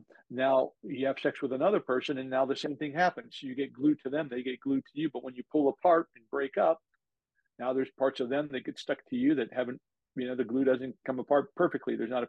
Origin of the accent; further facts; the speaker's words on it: New Jersey, United States; I was from New Jersey. She was from DC.